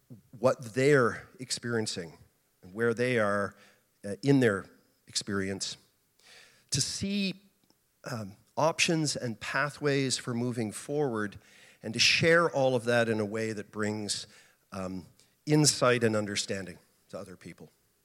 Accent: Nova Scotia, Canada; also born or lived in British Columbia; now in Toronto, Canada; I'm originally from Nova Scotia, but I moved to BC about 25 years ago.

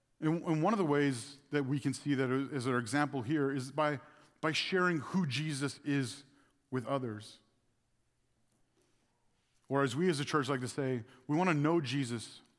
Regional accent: Ontario, Canada; I was growing up in this Alliance Church I grew up at in Ontario.

